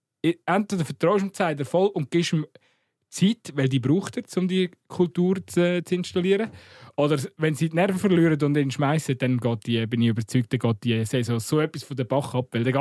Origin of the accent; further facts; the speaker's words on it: Lucerne, Switzerland; Das dürfen wir ja auch als Luzerner mal tragen, oder?